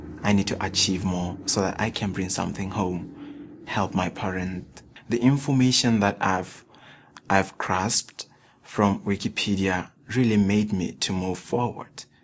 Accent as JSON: {"language": "English", "country": "Botswana", "said": "I come from Botswana."}